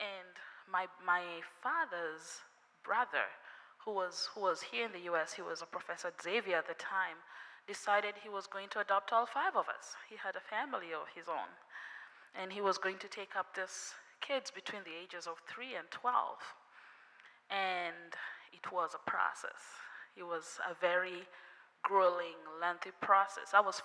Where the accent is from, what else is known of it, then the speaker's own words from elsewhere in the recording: Miami, Florida, United States; I came all the way from Miami, Florida, and I thank God to be here.